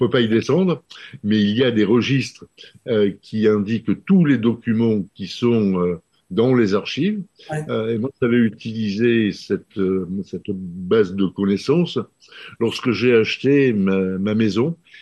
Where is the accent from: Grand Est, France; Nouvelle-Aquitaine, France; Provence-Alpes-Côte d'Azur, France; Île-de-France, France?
Provence-Alpes-Côte d'Azur, France; Marseille; Alors, moi je suis Marseillais